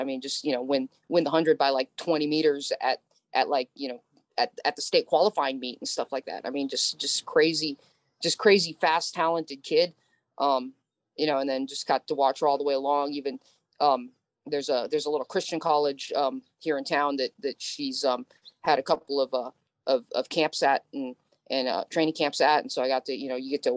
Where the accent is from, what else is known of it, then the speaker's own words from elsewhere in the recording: San Francisco, California, United States; You know, I grew up in San Francisco, went to college at UCSB